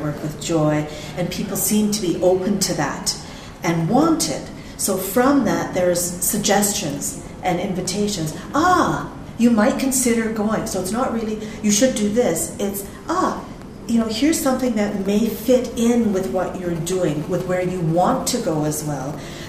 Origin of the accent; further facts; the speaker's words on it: Canada; also born or lived in Tanzania; I come from Canada. I am of Indian origin. I was born in Tanzania in Africa, but my mother and father are Indian.